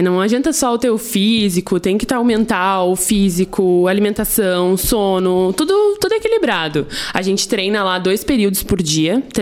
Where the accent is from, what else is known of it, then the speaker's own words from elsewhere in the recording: São Lourenço do Sul, Rio Grande do Sul, Brazil; Sou natural de São Lourenço do Sul, nasci na Santa Casa